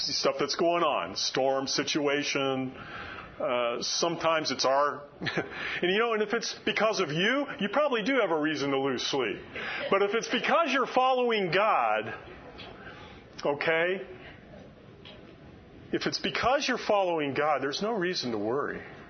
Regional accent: Florida, United States; I grew up in Florida every year.

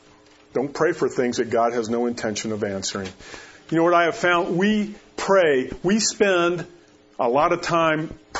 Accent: Florida, United States; I grew up in Florida. Man, every afternoon, you knew it was going to rain.

